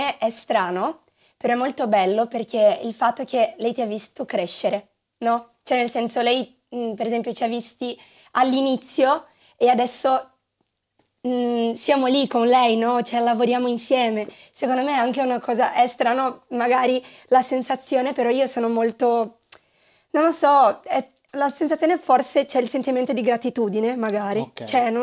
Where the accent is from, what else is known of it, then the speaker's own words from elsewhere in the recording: Brazil; Italian is a second language; Allora, ragazzi, io sono brasiliana. E io ho sempre studiato danza classica in Brasile